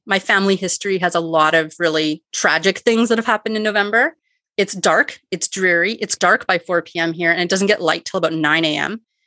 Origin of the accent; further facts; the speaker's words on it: Canada; as soon as you run into another Canadian, it's right away, where are you from?